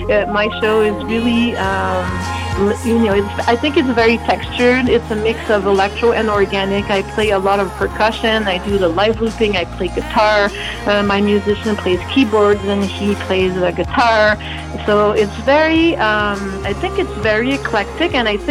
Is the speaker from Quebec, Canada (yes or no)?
yes; Quebec, Canada; born there; I was born in Quebec but my family's not from here, it kind of puts me in a global, you know, kind of position where home is everywhere.